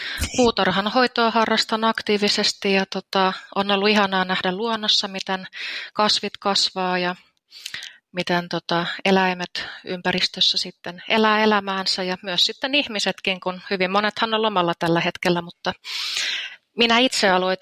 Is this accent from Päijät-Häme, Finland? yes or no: yes; Orimattila, Päijät-Häme, Finland; mähän olen alun perin olen täältä Orimattilasta kotoisin, kävin Niinikosken kyläkoulun ja siitä sitten siirryin tähän keskustan Jokivarren kouluun, kävin erkkolukion ja lähdin maailmalle.